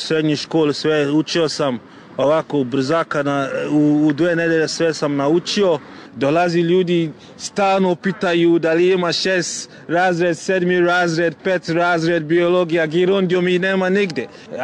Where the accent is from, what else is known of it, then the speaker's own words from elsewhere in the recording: Ghana; Serbian is a second language; now in Serbia; Ja sam iz Gane.